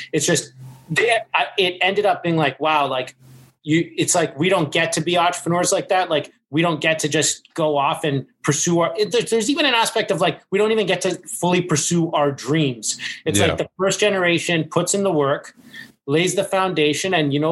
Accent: Toronto, Ontario, Canada; born or raised there

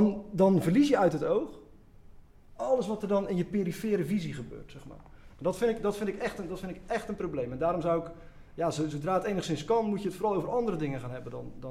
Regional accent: Zeeland, Netherlands; ik kom uit Zeeland

